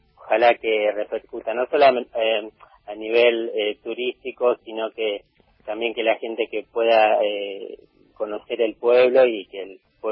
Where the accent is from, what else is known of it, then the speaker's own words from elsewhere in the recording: San Pedro, Buenos Aires Province, Argentina; now in Alsina, Argentina; yo vengo de San Pedro